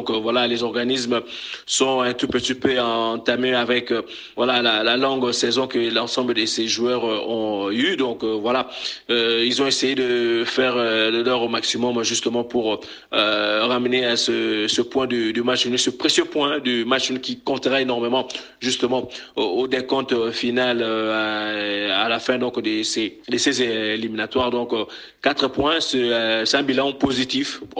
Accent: DR Congo; Mais bon, nous on est congolais

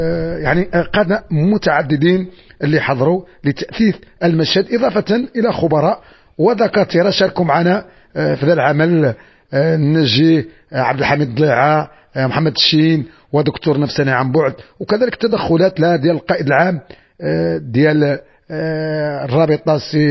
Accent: Morocco; لأن نحن مغاربة بصفة عامة

